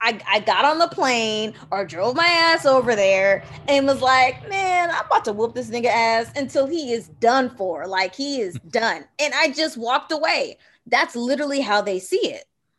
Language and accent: English; Texas, United States; growing up in Texas and still and having friends that are conservative or libertarian, I can understand their concerns.